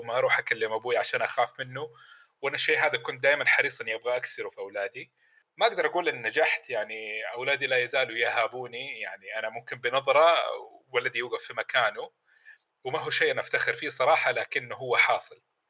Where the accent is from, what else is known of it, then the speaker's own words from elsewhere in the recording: Mecca, Makkah Province, Saudi Arabia; أنا ولد مكة. طيب يعني أبويا مكاوي